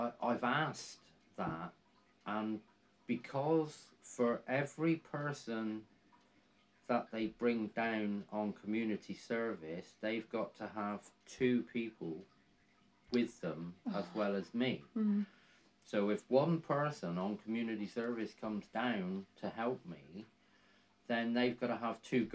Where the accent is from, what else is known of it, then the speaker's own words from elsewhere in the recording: Saltash, South West England, United Kingdom; I was brought up in Saltash. I was brought up down Lower Estate, and all of where Salt Mill is now, that was actually started the year I was born, in 1958.